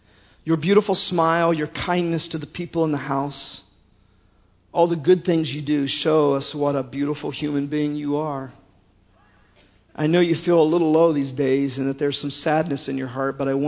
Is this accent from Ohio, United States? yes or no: yes; Ohio, United States; but I'll call him Henry because I'm from Ohio.